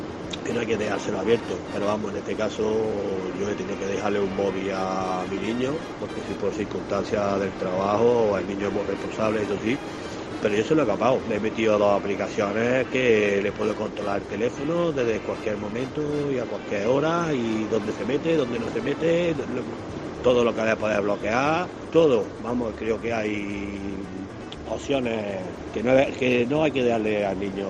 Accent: Córdoba, Andalusia, Spain; y soy de Córdoba.

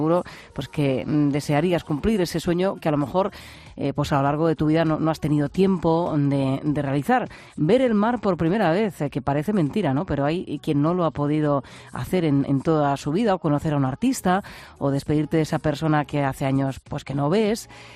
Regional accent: Region of Murcia, Spain; bueno, yo soy murciana y la verdad es que me da mucho gusto que iniciativas así salgan de mi tierra

